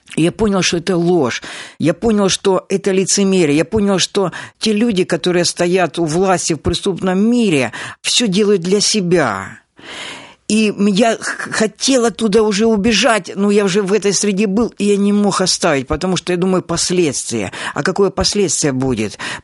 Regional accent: Ukraine; как Алексей сказал, сам я родом из Украины

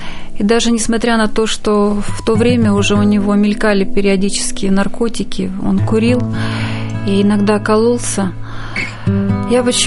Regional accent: Arkhangelsk Oblast, Russia; Я родилась в небольшой северной деревне, ее даже сейчас уже и нет на карте бывшего теперь Союза.

